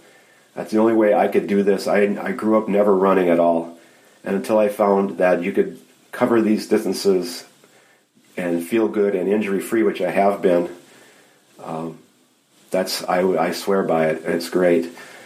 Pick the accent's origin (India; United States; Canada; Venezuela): United States; Wisconsin; Then, of course, I am from Wisconsin, so we have to have a Cheesehead half marathon.